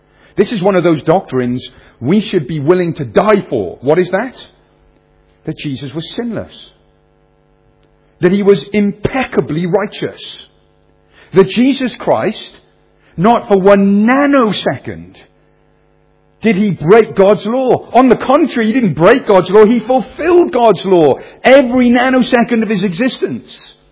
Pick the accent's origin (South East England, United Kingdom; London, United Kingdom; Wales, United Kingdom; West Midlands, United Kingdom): Wales, United Kingdom; And it's Wales. I grew up in Wales. So the sun came out once a year.